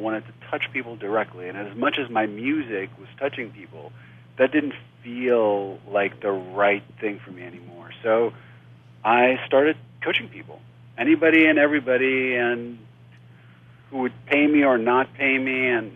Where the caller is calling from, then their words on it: Oakland, California, United States; I am calling from Oakland, California.